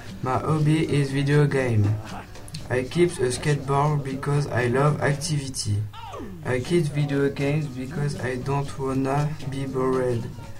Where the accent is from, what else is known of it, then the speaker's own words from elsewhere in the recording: France; English is a second language; I'm from France. I live in Saint-Germain-d'Auxerre. I am 30 years old.